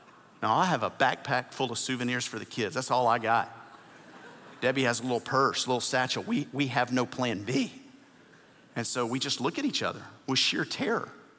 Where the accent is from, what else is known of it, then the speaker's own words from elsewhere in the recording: Houston, Texas, United States; And I know you say, Pastor, we're from Houston. Don't tell me. No, it's hot.